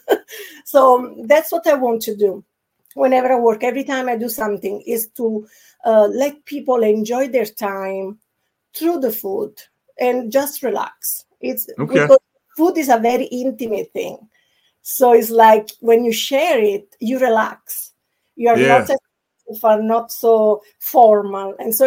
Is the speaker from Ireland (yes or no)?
no; Sorrento, Campania, Italy; English is a second language; it reminds me of Sorrento, where I come from Italy.